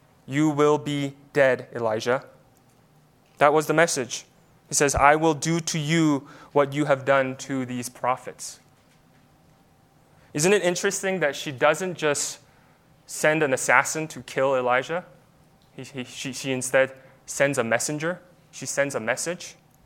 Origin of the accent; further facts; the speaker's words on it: South Korea; growing up in Korea where bullying was quite common